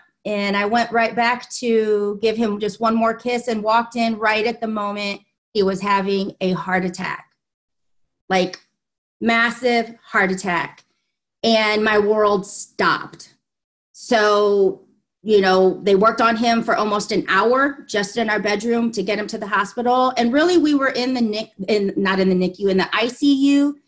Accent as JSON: {"language": "English", "region": "Indiana", "country": "United States", "said": "Like you said, I'm from Indiana. So I'm a northerner."}